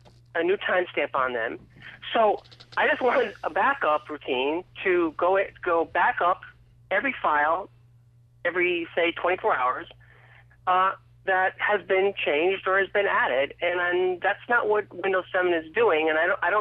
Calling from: Schenectady, New York, United States; from Schenectady.

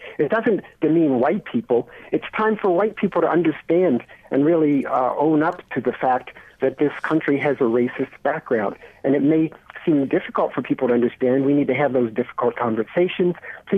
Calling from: Rochester, New York, United States; from Rochester, New York. I'm in my 60s.

